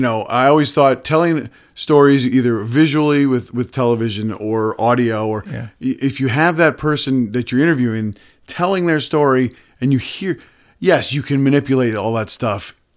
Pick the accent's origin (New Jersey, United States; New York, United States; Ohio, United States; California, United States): New Jersey, United States; Wyckoff; Grew up in North Jersey. Okay. I grew up in a town called Wyckoff, New Jersey, which is about 20 minutes outside the city.